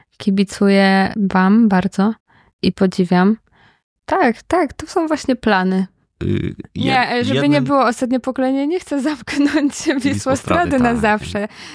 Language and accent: Polish; Warsaw, Masovian Voivodeship, Poland; bo ja się wychowałam na Starej Ochocie, na Kole. Teraz na Pradze ja się czuję wszędzie bezpiecznie.